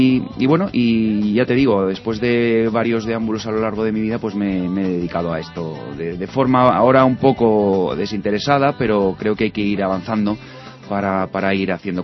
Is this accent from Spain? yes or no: yes; Granada, Andalusia, Spain; also born or lived in Cantabria; Sí, sí, yo soy de Granada